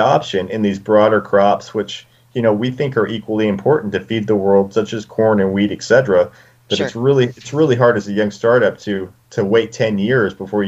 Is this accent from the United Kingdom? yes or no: no; Texas, United States; now in Colorado, United States; I didn't grow up in Colorado. I grew up in West Texas, and there's a lot of very negative connotations to the cannabis industry